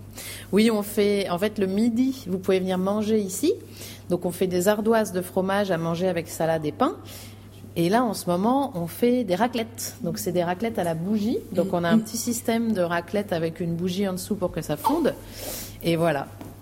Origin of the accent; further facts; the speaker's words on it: Dieppe, Normandy, France; Ah bah, moi, je viens de Normandie. Je viens de Haute-Normandie. De Dieppe.